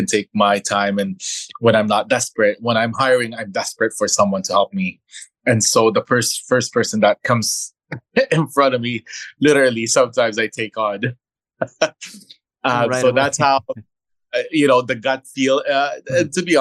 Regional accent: Canada; I'm also Filipino. I did grow up here in Canada.

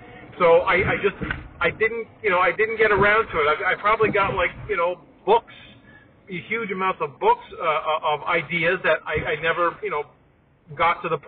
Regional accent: Toronto, Ontario, Canada; So going back to growing up in Toronto, on SCTV.

